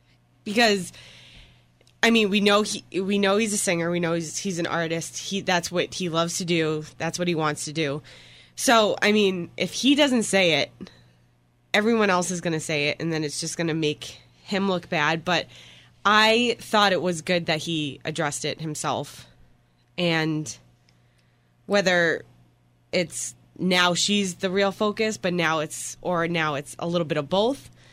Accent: Boston, Massachusetts, United States; And not just saying because I'm from Boston, but...

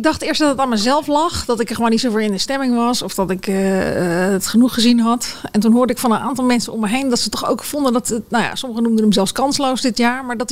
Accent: Rotterdam, South Holland, Netherlands; En toen dacht ik als Rotterdamse, moet dat nou?

